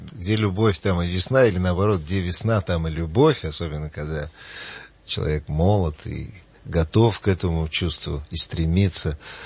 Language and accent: Russian; Ryazan, Ryazan Oblast, Russia; я в детстве своем жил в небольшом городке Рязани, на такой же, может быть, улице небольшой. Почти каждое лето ездил еще в Рязанскую область к бабушке, еще жил в деревне.